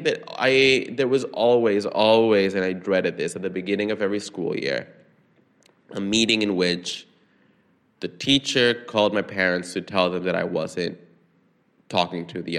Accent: San Salvador, El Salvador; I grew up in San Salvador, which is a very densely populated, very urban, very chaotic, very dangerous city.

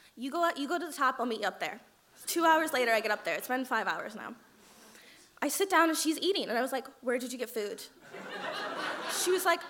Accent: United States; now in Dublin, Ireland; you can probably tell I'm not Irish. I'm American. I've lived in Dublin for on and off the last 3 years.

